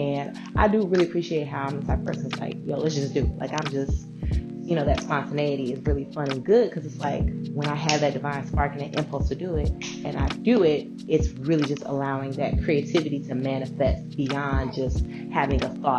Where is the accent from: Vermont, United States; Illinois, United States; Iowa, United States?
Illinois, United States; Chicago; from Chicago. I was born and raised on the South Side, and very early I started dancing.